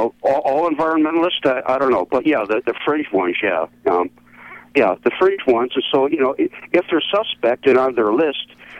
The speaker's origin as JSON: {"language": "English", "town": "Goleta", "region": "California", "country": "United States", "tie": "born or raised there", "said": "Like when I grew up, I grew up in Goleta in Santa Barbara, California, and I'm almost 58, give away my age, doesn't mean a thing anyways."}